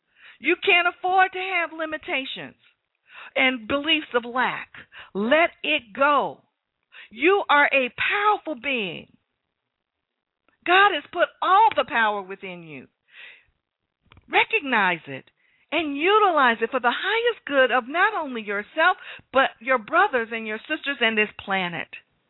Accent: California, United States; I'm from California, so I've seen those tumbleweeds going through the desert.

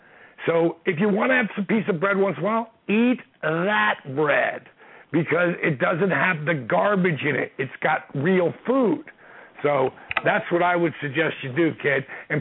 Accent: New Jersey, United States; Cool. I'm a Jersey boy.

